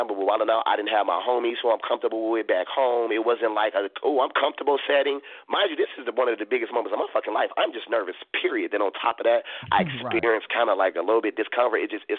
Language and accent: English; Compton, California, United States; long story short, I'm from Compton, and Jason had to step in.